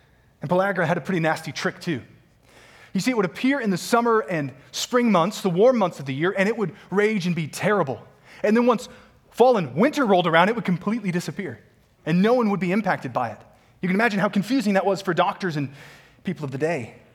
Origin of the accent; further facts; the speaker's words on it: the South, United States; which is why, as a Southerner, I was so surprised to only learn of it a few months ago.